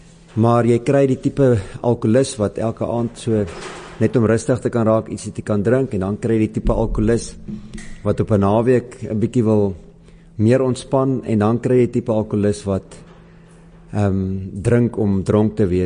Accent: Bloemfontein, Free State, South Africa; moved away as an adult; also born or lived in Gauteng; now in George, South Africa; Die grootste deel van my lewe het ek in Bloemfontein gebly. Ek is gebore in Gauteng, maar toe ek so 12 jaar oud was, het ons Bloemfontein toe getrek, daar skool gegaan en weermag gedoen in Bloemfontein, ook universiteit daar klaargemaak en daar gebly tot 6 jaar terug.

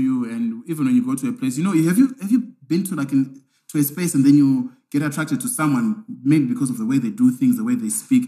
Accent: Zimbabwe; I'm like, no, I'm from Zimbabwe, actually.

